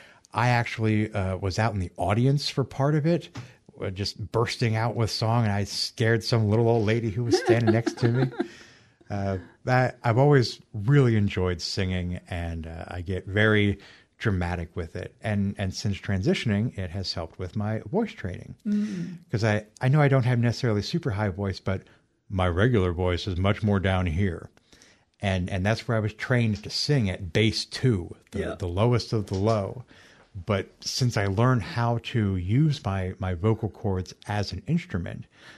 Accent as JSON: {"language": "English", "country": "United States", "lives_now": "New Zealand", "said": "I got a coming from the US, I know like"}